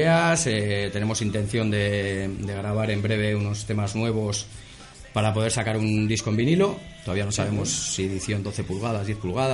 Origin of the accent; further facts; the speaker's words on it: Barakaldo, Basque Country, Spain; también consta de que somos de donde somos de Baraca